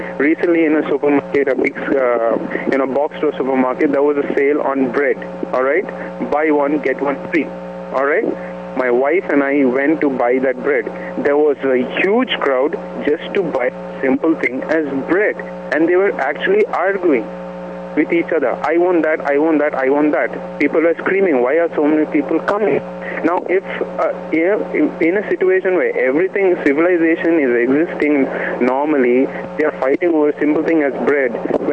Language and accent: English; India; see, I come from a country where the population is very high. All right? I'm basically from India.